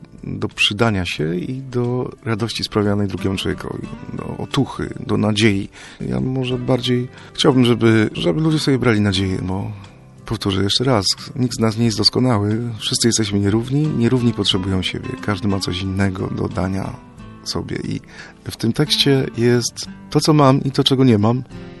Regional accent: Kalisz, Greater Poland Voivodeship, Poland; ja się urodziłem i wychowałem w Kaliszu, to żadna tajemnica i określam siebie jako kaliszanina, który mieszka w różnych miejscach. Bo w różnych miastach Polski mieszkałem, czasem trochę pomieszkuję za granicą.

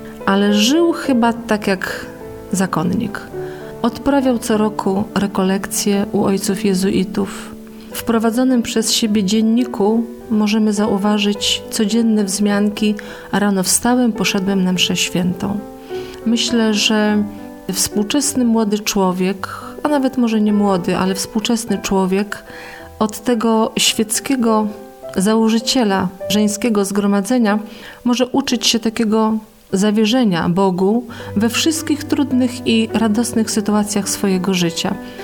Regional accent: western Poland, Poland; Ja osobiście pochodzę z zachodniej Polski

